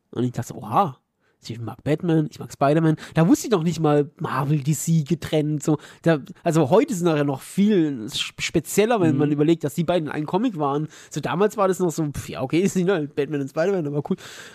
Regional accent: Niefern, Baden-Württemberg, Germany; es war in Niefern, da wo ich aufgewachsen bin.

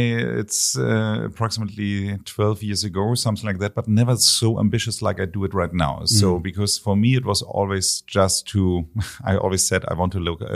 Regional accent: Hamburg, Germany; And I'm from Hamburg. And in Hamburg, we have something that's called Franzbrötchen.

